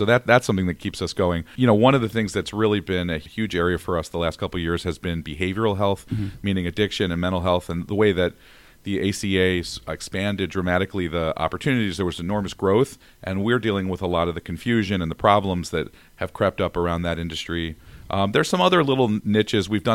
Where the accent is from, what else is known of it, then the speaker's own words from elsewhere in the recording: Detroit, Michigan, United States; You know, so I grew up in Detroit, suburban Detroit